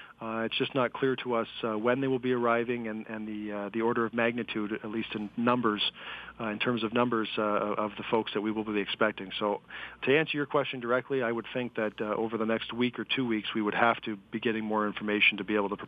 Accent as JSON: {"language": "English", "country": "Canada", "said": "me as a Canadian and as a leader of this community"}